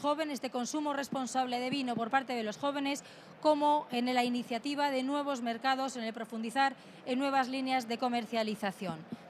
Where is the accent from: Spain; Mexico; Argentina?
Spain; Castile and León; mi corazón entenderéis que esté en mi tierra